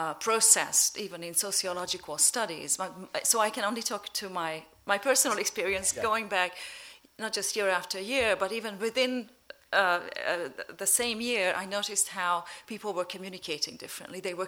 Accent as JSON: {"language": "English", "country": "Hungary", "tie": "born or raised there", "moved": "as an adult", "said": "Growing up in Hungary, I had to go to an office to borrow somebody's phone to call my parents when I went away to college."}